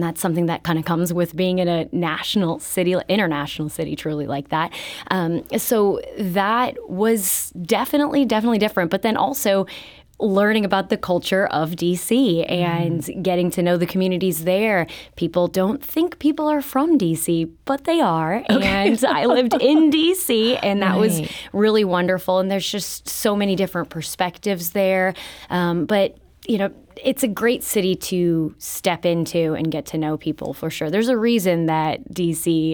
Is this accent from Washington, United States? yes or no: no; St. Louis, Missouri, United States; And yes, St. Louis is my hometown.